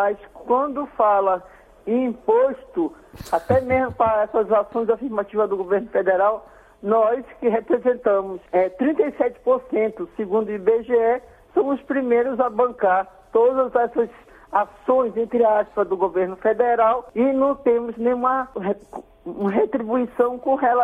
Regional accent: Manaus, Amazonas, Brazil; Exatamente, somos de Manaus, aqui do Amazonas.

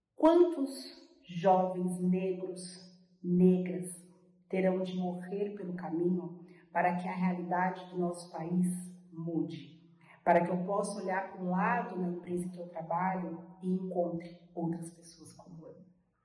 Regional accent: Ourinhos, São Paulo, Brazil; now in São Paulo, Brazil; tenho 36 anos, sou natural da cidade de Ourinhos, no interior do estado de São Paulo, vivo na cidade de São Paulo há 11 anos.

